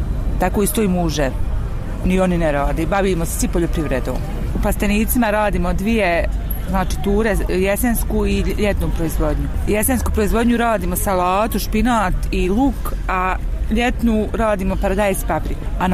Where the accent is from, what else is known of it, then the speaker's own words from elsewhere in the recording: Modrički Lug, Republika Srpska, Bosnia & Herzegovina; ja sam iz Modričkog luga, znači okolina Doboja, Dol Broda, Gledačca, Ošamca, znači osvako